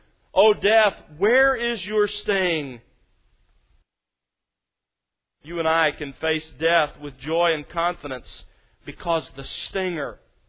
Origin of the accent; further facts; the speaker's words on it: Alabama, United States; as a boy growing up in South Alabama, I remember searching through the clover.